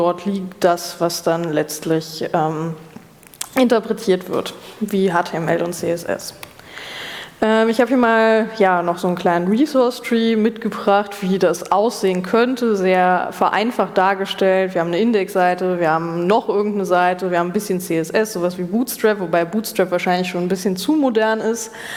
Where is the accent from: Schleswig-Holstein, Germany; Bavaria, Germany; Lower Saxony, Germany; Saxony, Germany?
Bavaria, Germany; Regensburg; Ich habe gesagt, ich komme aus Regensburg.